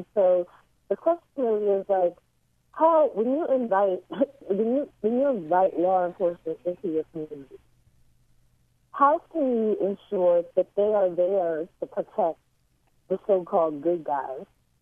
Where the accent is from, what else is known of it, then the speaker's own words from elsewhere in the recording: Philadelphia, Pennsylvania, United States; and I'm actually from Philadelphia and was a child when that happened and lived maybe 15 blocks away.